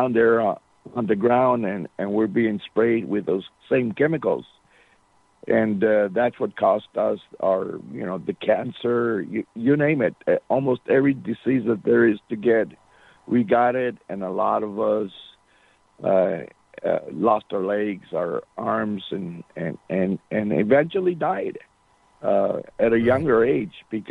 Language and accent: English; United States; first language Spanish; Yes, my first language in my family was Spanish. My parents were born here, and all my siblings were born here.